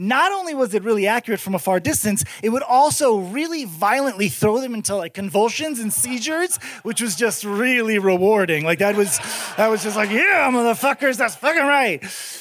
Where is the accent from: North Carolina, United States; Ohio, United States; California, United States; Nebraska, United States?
California, United States; I grew up in California and I was like, we used to have fucking ants.